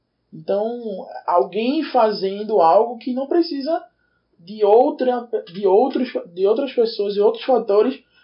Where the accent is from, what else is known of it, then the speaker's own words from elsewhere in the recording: Recife, Pernambuco, Brazil; sou eu que vim de Tabatinga, zona oeste de Recife